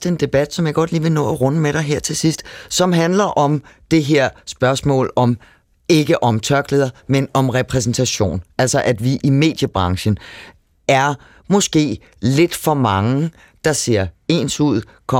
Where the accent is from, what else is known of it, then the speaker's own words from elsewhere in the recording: Copenhagen, Capital Region of Denmark, Denmark; jeg kommer fra København.